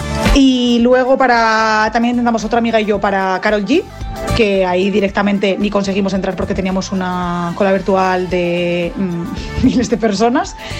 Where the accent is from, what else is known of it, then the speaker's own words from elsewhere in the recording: Santander, Cantabria, Spain; soy de Santander.